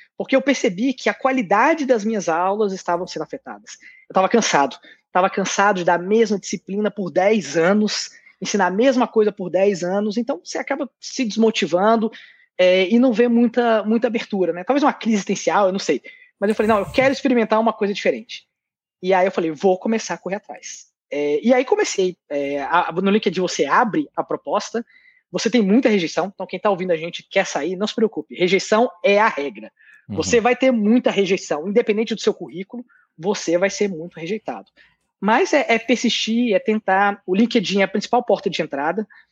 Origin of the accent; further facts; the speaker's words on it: Brazil; Não, eu sou brasileiro, eu não fiz um doutorado fora, meu inglês é muito ruim, o que a gente produz aqui não tem qualidade suficiente.